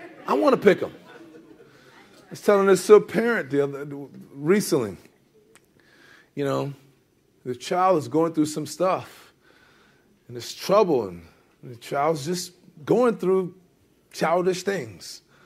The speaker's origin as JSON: {"language": "English", "country": "United States", "said": "I mean, I'm an American."}